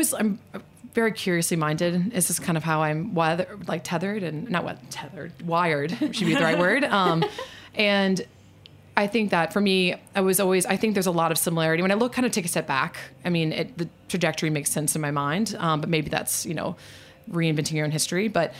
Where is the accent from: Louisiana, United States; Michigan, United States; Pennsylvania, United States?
Louisiana, United States; New Orleans; But I'm actually a fifth generation from New Orleans, and my family still lives there.